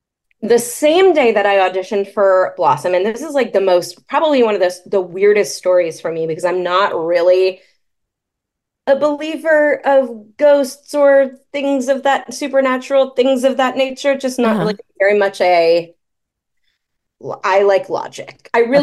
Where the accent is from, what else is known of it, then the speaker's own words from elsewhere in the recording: New York, United States; And being a New Yorker, or being, you know, being from the East Coast, just being an East Coast girl, like I talk quickly. It's, you know, I've lived in the South now for 17 years.